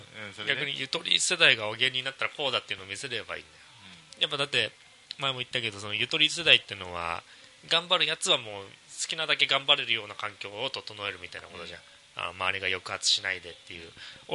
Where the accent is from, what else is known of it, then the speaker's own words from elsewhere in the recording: Kansai, Japan; なんかね、俺関西人だからさ、